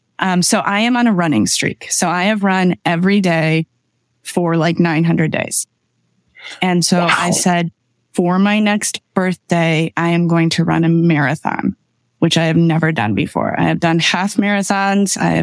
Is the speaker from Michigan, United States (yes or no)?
yes; Michigan, United States; And I'm from Michigan, where there's a lot of Dutch people.